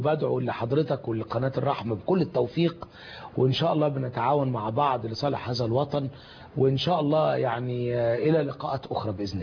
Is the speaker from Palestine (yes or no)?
no; Egypt; احنا كمصريين